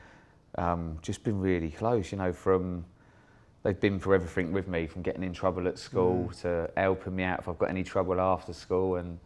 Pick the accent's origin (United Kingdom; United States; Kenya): United Kingdom; Winchester, South East England; No, it was nice, mate. I moved there when I was about 6 years old